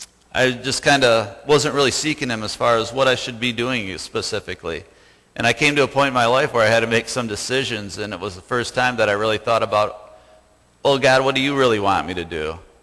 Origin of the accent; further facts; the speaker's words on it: Ionia, Michigan, United States; also born or lived in California; I grew up here in Ionia, graduated from the Ionia High School back in 85, moved out to California for a while, and made a good life.